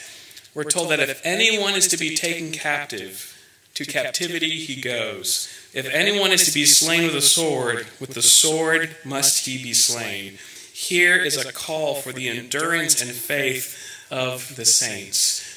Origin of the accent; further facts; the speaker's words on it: United States; I think as an American, I want to be like a revolutionary.